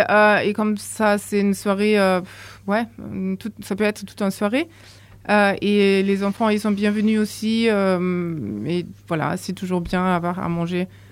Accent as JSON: {"language": "French", "region": "Berlin", "country": "Germany", "second_language": "French", "said": "moi je viens de Berlin. En fait, j'ai vécu 15 ans à Berlin."}